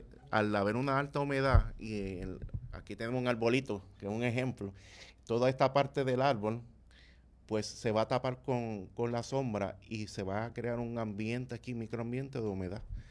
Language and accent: Spanish; Lares, Puerto Rico; soy lareño.